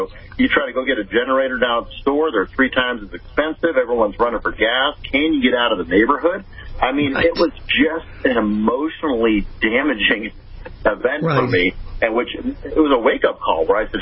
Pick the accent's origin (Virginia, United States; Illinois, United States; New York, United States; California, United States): California, United States; now in Kansas, United States; So I'm from California originally, and you're used to rolling blackouts, but I didn't know weather until I moved to Kansas a couple years ago.